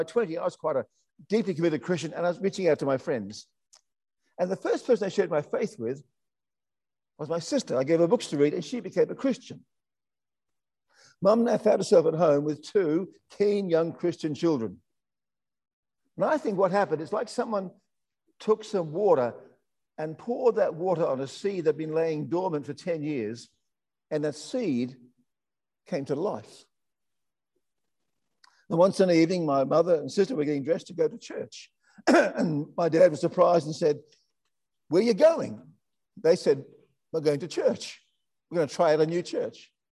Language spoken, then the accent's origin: English; United Kingdom; now in Australia; In the mid-60s, we came out to Australia as migrants.